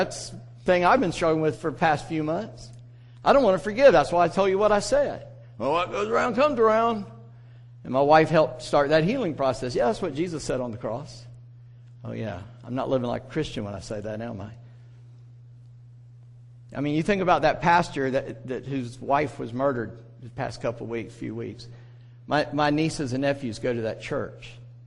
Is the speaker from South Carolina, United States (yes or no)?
yes; Charleston, South Carolina, United States; I'm from Charleston, and few months back now, a young man goes in and spends hours in Bible study with a group of believers and then shoots them.